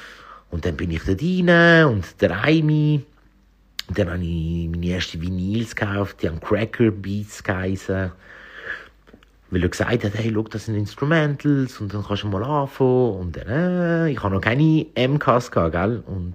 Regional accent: Galicia, Spain; German is a second language; wir kommen aus Galizien, ich bin ja halb Galizier, also halb Spanier, halb Italiener.

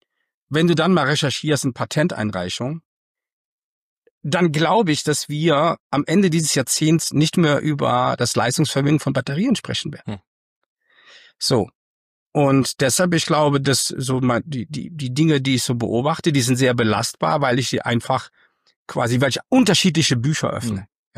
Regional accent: Germany; warum tun wir uns als Deutsche so schwer? Und das, glaube ich, ist einfach eine Anlage, eine Fähigkeit, die wir als Deutschen haben.

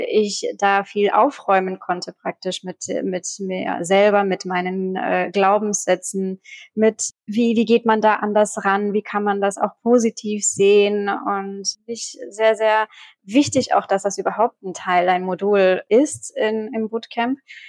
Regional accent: Germany; now in Greece; ich bin in Deutschland aufgewachsen, sind dann mit meinen Eltern nach Griechenland gekommen, bin 32 Jahre alt, habe hier studiert

